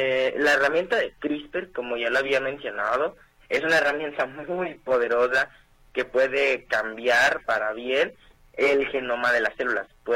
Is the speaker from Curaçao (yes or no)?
no; Mexico; nunca olvidaré mi país de origen, México.